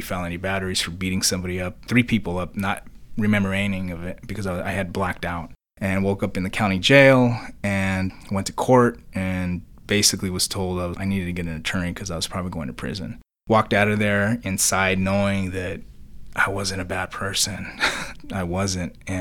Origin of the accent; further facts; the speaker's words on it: Santa Barbara, California, United States; I grew up in Santa Barbara. I grew up economically poor. I grew up around a lot of racism.